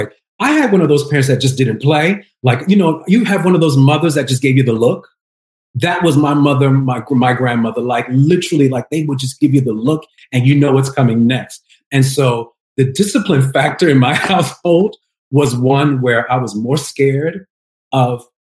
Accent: United States; born there; You know, I was born in America, you know, for the times, of course, that my father was stationed in the United States.

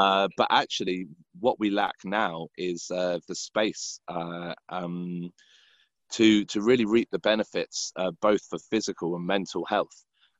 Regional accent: South East England, United Kingdom; he basically owns the land that I grew up on in West Berkshire.

